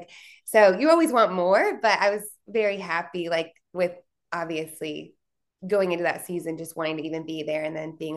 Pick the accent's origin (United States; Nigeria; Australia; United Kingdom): United States; Philadelphia, Pennsylvania; now in Atlanta, United States; Like I'm from Philly and I went to school in New Jersey. So I was never like that far from home.